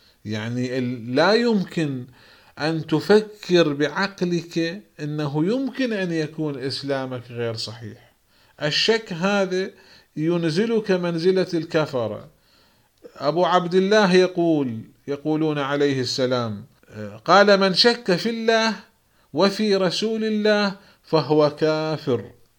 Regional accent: Iraq; أيضا عندنا في العراق الذي يعتبرون أنه من لهم شبهة في الكتاب هم

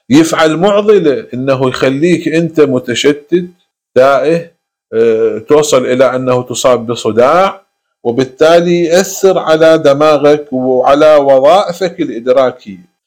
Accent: Iraq; وهذه عندنا بالعراق وغير العراق الكثير من الناس مصابين بهذا الضرر

